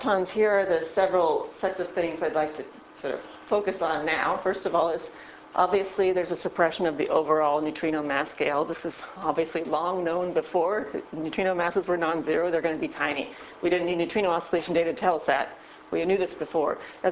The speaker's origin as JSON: {"language": "English", "region": "Wisconsin", "country": "United States", "said": "And I come from Wisconsin, where an ice cube, that's the world is law, right?"}